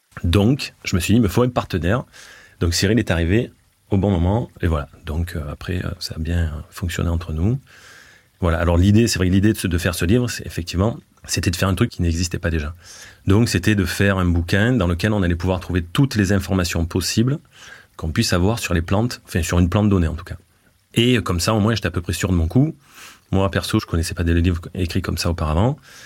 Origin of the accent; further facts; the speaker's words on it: Marseille, Provence-Alpes-Côte d'Azur, France; au départ je venais du sud, donc de Marseille. Je suis venu en Haute-Savoie, dans les Bauges.